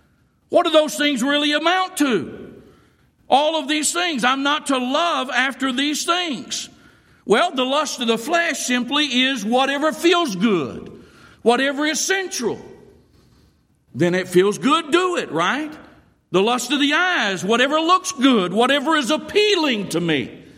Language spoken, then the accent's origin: English; Wynnewood, Oklahoma, United States; born there; I was born in Wynnewood, Oklahoma. Now, y'all may not ever even know where that is.